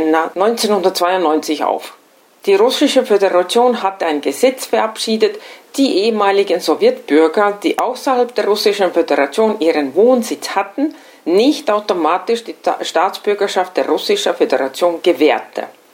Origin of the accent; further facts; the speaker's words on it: Estonia; German is a second language; moved away as an adult; now in Austria; Deutsch ist nicht meine Muttersprache, daher bitte ich, meine sprachlichen Fehler zu entschuldigen. Ich bin in Estland geboren, habe dort Gymnasium und Universität besucht